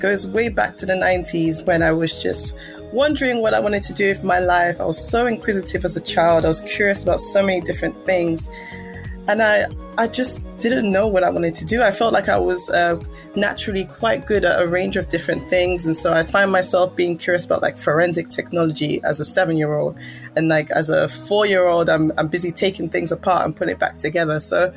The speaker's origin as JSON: {"language": "English", "country": "United Kingdom", "tie": "born there", "said": "I am a Nigerian British born robotics engineer."}